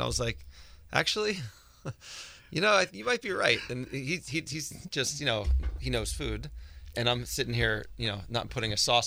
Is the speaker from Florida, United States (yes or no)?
no; Philadelphia, Pennsylvania, United States; And I'm from Philadelphia, and that's a long way from home.